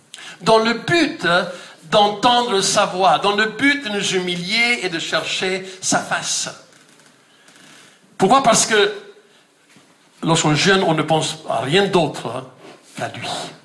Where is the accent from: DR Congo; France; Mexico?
Mexico; French is a second language; Moi je me rappelle quand on était jeunes au Mexique. On était une quarantaine de jeunes dans le village dans lequel on a grandi.